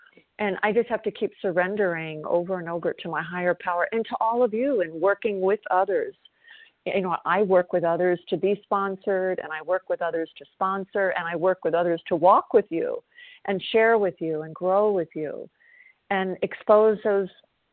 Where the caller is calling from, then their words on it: South Carolina, United States; I'm a recovered compulsive overeater. I'm calling from South Carolina